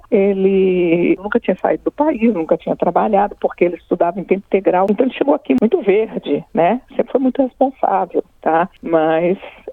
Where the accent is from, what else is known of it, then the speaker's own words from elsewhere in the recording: Minas Gerais, Brazil; Lá em Minas eles falam ir para a roça.